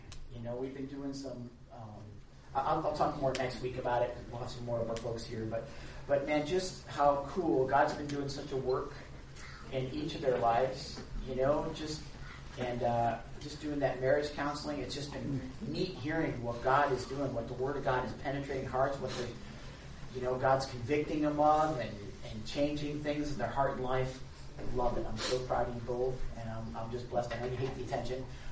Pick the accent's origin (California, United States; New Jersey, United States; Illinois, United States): Illinois, United States; Chicago; I'm from Chicago, so I'm a Southsider